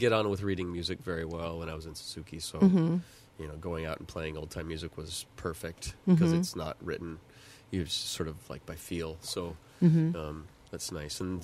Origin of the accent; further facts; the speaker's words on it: West Coast, United States; And before moving here, I've always wanted to move out here and be away from the West Coast. I grew up on the West Coast.